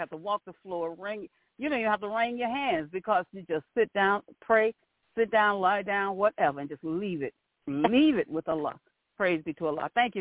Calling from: St. Petersburg, Florida, United States; calling from St. Petersburg, Clearwater, Florida.

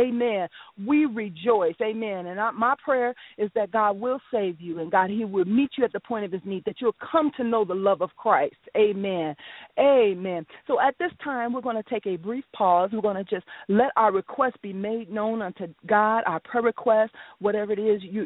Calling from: Phoenix, Arizona, United States; I am calling you from Phoenix, Arizona, area code 480.

